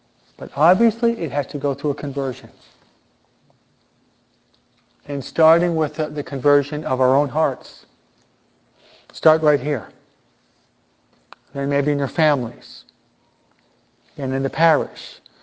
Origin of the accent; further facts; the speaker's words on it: United States; I am an American, and most of you are American citizens too